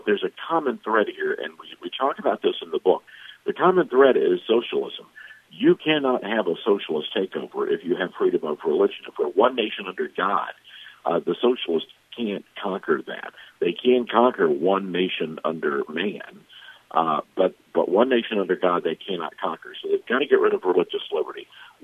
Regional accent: the South, United States; but also as a Southerner, someone who grew up in the South, where, you know, we understand race relations and the race issues.

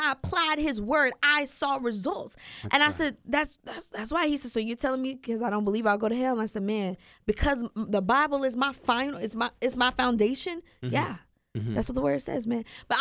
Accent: Mississippi, United States; You know, I came from Mississippi, decently, you know, small town, and everyone I knew were Christians.

